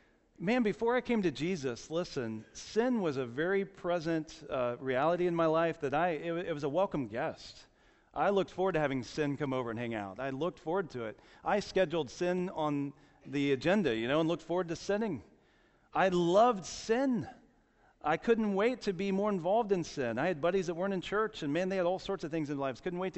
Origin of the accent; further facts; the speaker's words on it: Jacksonville, Florida, United States; I went to a pastor's conference that was held at my home church that I grew up in Jacksonville, Florida.